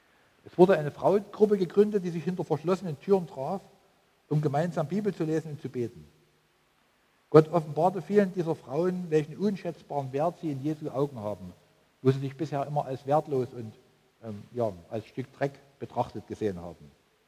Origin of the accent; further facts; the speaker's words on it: Germany; Wir denken als Deutsche natürlich immer zuerst daran, dass wir was spenden könnten.